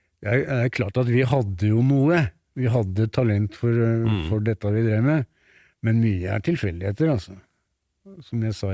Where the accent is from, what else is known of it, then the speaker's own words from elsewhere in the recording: Tynset, Innlandet, Norway; born there; og jeg er født på Tynset